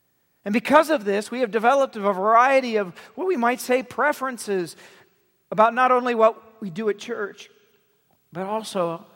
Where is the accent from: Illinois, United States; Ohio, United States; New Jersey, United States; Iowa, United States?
Iowa, United States; also born or lived in Michigan; We lived in Michigan for 10 years. I grew up in South Central Iowa.